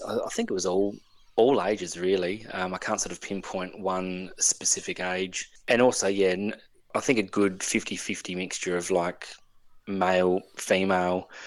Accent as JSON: {"language": "English", "town": "Adelaide", "region": "South Australia", "country": "Australia", "said": "oh, and I'm from Adelaide. I've come over from Adelaide."}